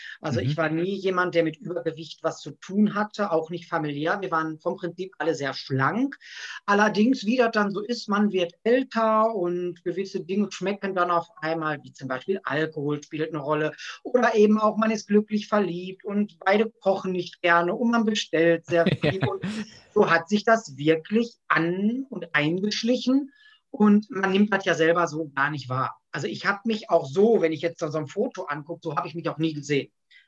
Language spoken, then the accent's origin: German; Gelsenkirchen, North Rhine-Westphalia, Germany; ich bin 41 Jahre alt, ich komme aus Gelsenkirchen